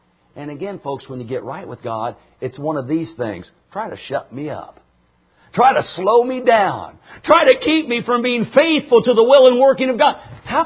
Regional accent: New England, United States; Well, we're from New England, brother.

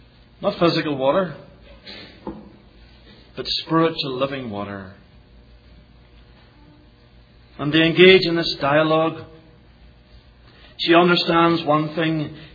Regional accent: Ireland; now in Scotland, United Kingdom; I can say that as an Irishman ministering in Scotland.

